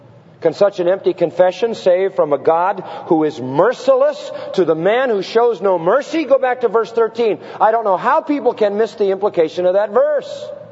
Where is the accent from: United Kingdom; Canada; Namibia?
United Kingdom; Scotland; being the Scotsman that I am.